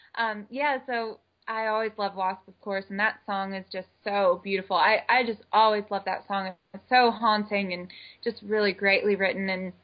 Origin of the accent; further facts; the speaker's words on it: Bethlehem, Pennsylvania, United States; now in New York, United States; I grew up in Bethlehem, Pennsylvania, and my parents still live in the house that I grew up in.